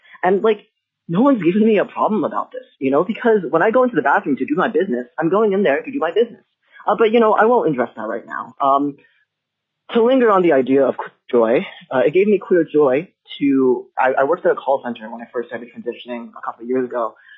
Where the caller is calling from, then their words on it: Anchorage, Alaska, United States; I'm coming from Anchorage, Alaska.